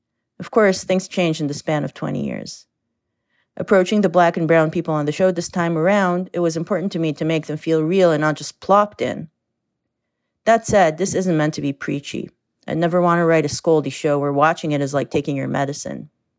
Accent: Tel Aviv, Tel Aviv District, Israel; English is a second language; moved away as an adult; now in United States; when I moved to the States from Israel 2 decades ago to go to graduate school, where I didn't know a single person

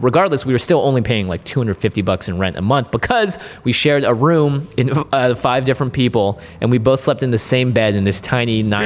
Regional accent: Seattle, Washington, United States; So I grew up in Seattle

